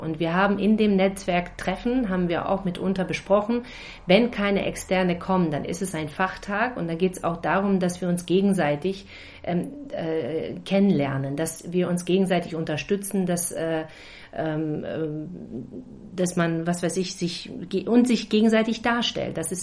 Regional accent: Bremen, Germany; Also das haben wir uns nicht als Bremer ausgedacht

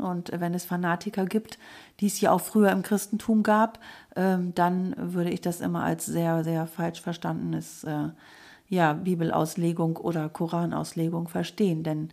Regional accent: Lower Saxony, Germany; Ich komme nämlich ursprünglich aus der Lüneburger Heide, aus dem Landkreis Uelzen, etwas provinzieller.

